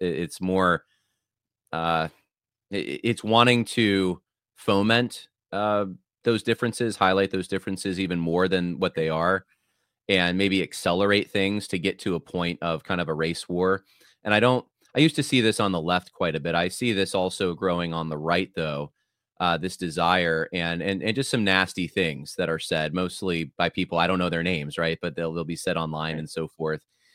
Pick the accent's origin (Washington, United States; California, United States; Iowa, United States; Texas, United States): California, United States; Van Nuys; born there; I was born in Van Nuys, which is probably only, 30 miles from where Vodi Bakum was born.